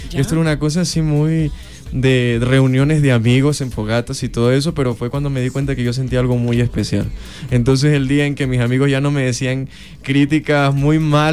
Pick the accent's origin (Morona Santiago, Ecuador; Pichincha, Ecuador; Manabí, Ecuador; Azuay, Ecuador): Manabí, Ecuador; Manta; also born or lived in Ambato; Yo soy nacido en Ambato, pero apenas de 8 días de nacido, yo me crié en la ciudad de Manta.